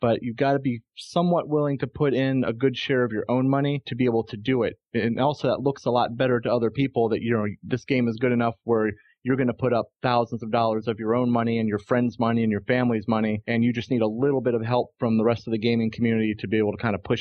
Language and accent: English; Virginia, United States; Unfortunately, none of these cons are really close to my home state of Virginia.